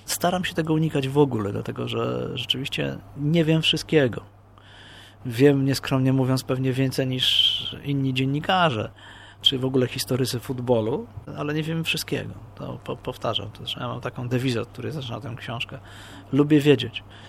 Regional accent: Warsaw, Masovian Voivodeship, Poland; Ja się wychowywałem na peryferiach Warszawy, w takim, właśnie to jest miasteczko Falenica.

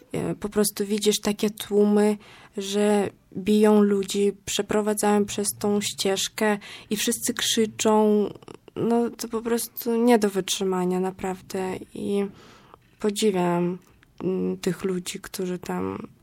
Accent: Belarus; now in Poland; pochodzę z Białorusi, ale czasami przyjmują mnie za Ukrainkę i potem dopiero tłumaczę, że jestem z Białorusi.

